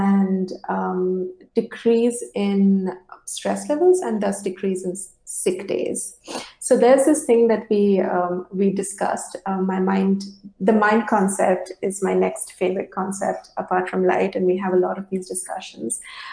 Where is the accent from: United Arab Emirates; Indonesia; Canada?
United Arab Emirates; Dubai; I grew up in Dubai.